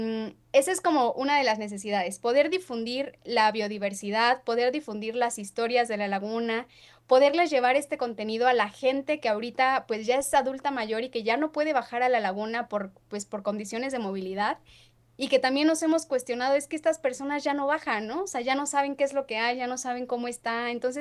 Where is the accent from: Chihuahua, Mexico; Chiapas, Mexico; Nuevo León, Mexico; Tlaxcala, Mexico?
Tlaxcala, Mexico; yo les decía que soy del lado de Tlaxcala, justamente de algunas de las comunidades de donde sabemos hacen descargas residuales a la laguna